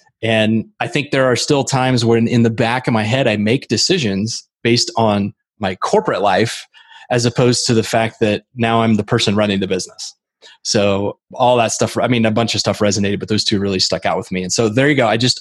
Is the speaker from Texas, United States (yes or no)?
no; Indiana, United States; also born or lived in Colorado / Arizona; I grew up in Indiana, which is, humid too. And so moving to Colorado or even Arizona, where my wife and I met, it's a very dry environment.